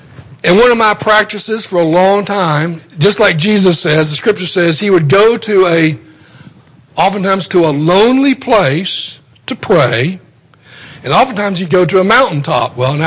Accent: Tennessee, United States; I grew up in Tennessee. I'll move back, go to college at ETSU.

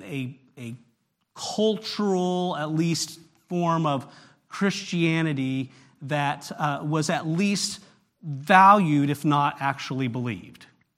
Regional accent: California, United States; and I grew up in California, not the Bible Belt, okay, by any stretch of the imagination.

